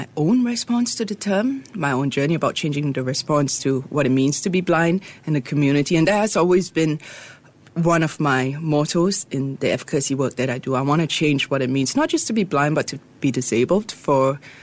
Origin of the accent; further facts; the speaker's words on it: Singapore; I suddenly felt so proud of being a Singaporean